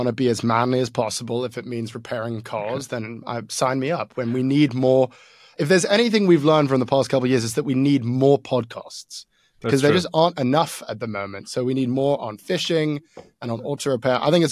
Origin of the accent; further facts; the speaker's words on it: England, United Kingdom; Actually, the nice thing about being English is you can say cunt and it's not offensive.